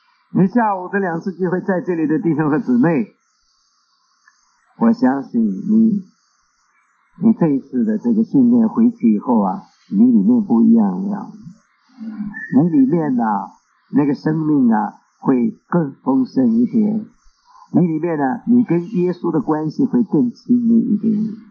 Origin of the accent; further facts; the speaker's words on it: China; 特别我们中国人说好，那个江山易改呀，本性难移呀。